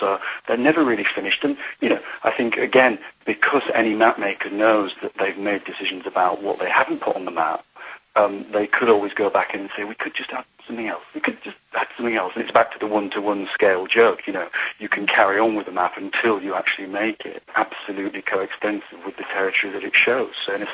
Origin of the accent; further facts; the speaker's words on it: England, United Kingdom; As being an Englishman, I say, you know, actually it's the French who invent that kind of modern map making.